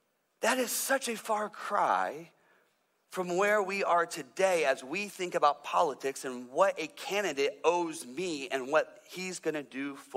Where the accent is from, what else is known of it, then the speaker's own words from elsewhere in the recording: Midwest, United States; now in California, United States; I live in California now. I grew up in the Midwest.